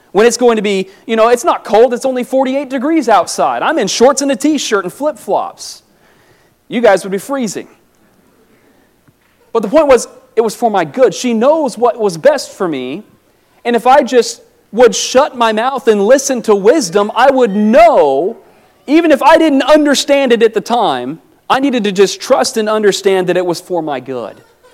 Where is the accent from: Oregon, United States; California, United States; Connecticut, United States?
Oregon, United States; I'm from Oregon. You can tell I don't sound like a Southerner.